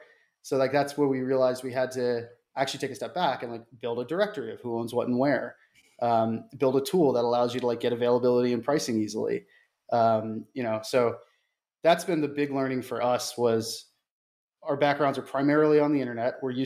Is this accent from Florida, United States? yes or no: yes; Florida, United States; I grew up near Kennedy Space Center.